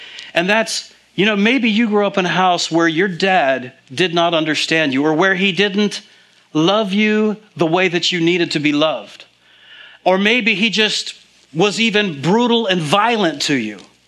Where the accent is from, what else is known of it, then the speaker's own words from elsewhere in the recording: New Jersey, United States; I grew up here in New Jersey, in the southern part of New Jersey. We used to call it the Independent Commonwealth of South Jersey.